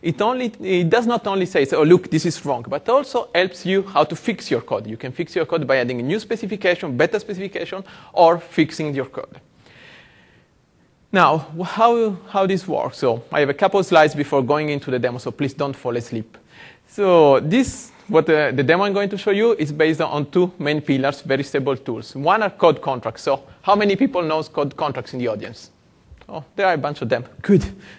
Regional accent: Italy; English is a second language; now in Redmond, United States; And as you can understand from my funny accent, from my red shoes, for those of you who can see them, and from my T-shirt, I'm Italian.

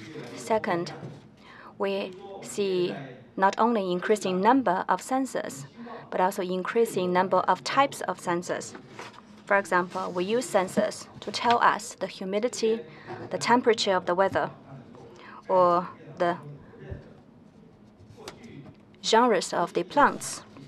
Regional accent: Taiwan; accent: Taiwanese; English is a second language; I'm from Taiwan, and please forgive me about my Taiwan accent.

